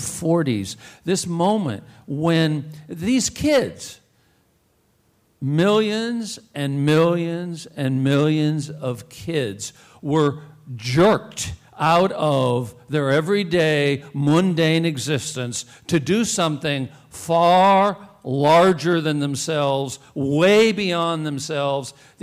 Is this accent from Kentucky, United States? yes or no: yes; Kentucky, United States; a significant part of this book is about growing up in Kentucky and this leap